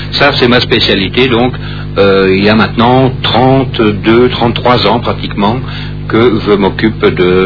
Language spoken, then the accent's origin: French; Belgium; Je suis belge, mais je me soigne.